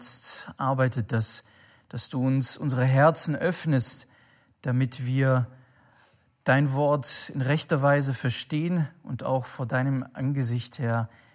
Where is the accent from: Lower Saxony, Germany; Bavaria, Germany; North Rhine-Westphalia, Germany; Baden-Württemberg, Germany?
Baden-Württemberg, Germany; Schwäbisch Gmünd; also wo ich herkomme, in Schwäbisch Gmünd